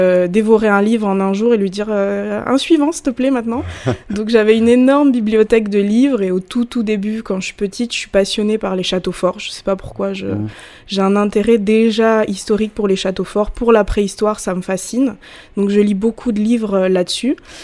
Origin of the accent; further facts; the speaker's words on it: Nouméa, New Caledonia; born there; Je suis née à Nouméa en 1996, de deux parents, bien entendu. Mon père est métis kanak, antillais, et ma mère est arrivée dans les années 1980 de métropole